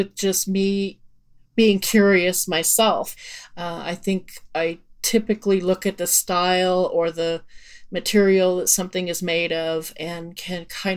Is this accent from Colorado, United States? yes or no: yes; Erie, Colorado, United States; I'm from Erie, Colorado